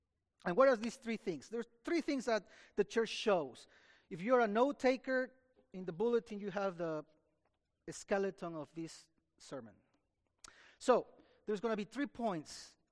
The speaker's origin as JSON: {"language": "English", "country": "Peru", "moved": "yes", "said": "I came from Peru 23 years ago, and so I know what it means to be a sojourner in a different country, right?"}